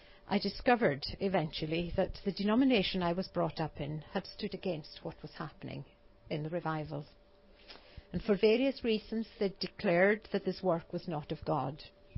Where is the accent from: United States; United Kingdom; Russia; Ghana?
United Kingdom; Isle of Lewis, Scotland; I grew up here in the Isle of Lewis, and yet I knew nothing of the Lewis revival that had taken place in the years before I was born.